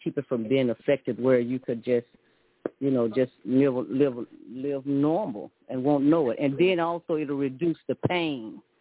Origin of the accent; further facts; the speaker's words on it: New Orleans, Louisiana, United States; born there; I was born in New Orleans, but I got some brothers and sisters that was born right here in the back room of the house